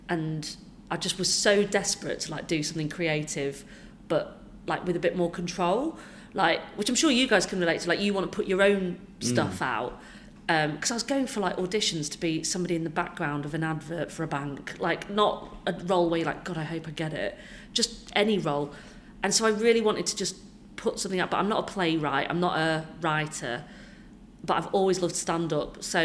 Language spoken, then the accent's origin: English; Leeds, Yorkshire and the Humber, United Kingdom; going to gig in my hometown will be like, oh, it's gonna be like a homecoming gig. And so I gigged in Leeds, I did the Leeds Playhouse and I was like in the youth theatre there as a kid